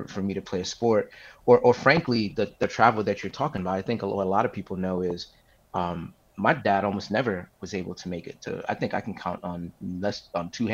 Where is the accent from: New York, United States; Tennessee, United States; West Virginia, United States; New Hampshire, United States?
New York, United States; Bronx; You know, growing up in the Bronx, for me, you could play police athletic league basketball for $20 registration.